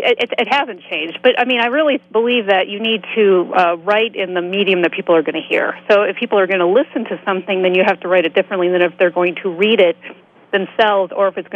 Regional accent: Madison, Wisconsin, United States; accent: Wisconsin; But yes, I grew up in Madison.

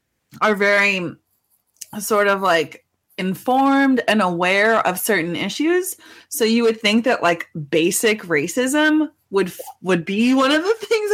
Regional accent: Montana, United States; I say that as a Montanan where we have our own problems, but.

